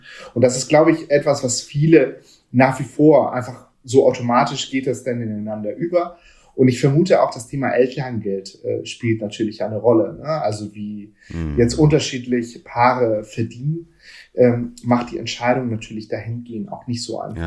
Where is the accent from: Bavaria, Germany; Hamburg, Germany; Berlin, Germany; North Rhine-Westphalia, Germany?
Hamburg, Germany; also meine Frau kommt ursprünglich aus Hamburg und ich bin hier in Hamburg aufgewachsen und wir dachten mit Kind, Großeltern, lohnt es sich ja zurück nach Hamburg zu ziehen.